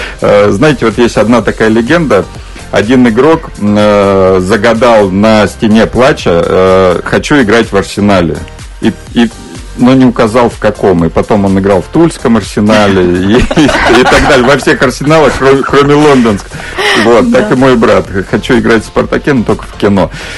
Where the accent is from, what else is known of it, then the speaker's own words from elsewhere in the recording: Altai Krai, Russia; born there; Я родился в Алтайском крае, в России